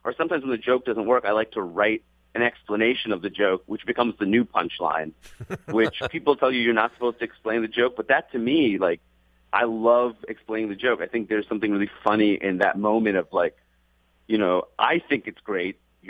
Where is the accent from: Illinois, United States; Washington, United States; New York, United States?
New York, United States; Queens; I grew up in Queens, New York. I grew up with everybody in the world.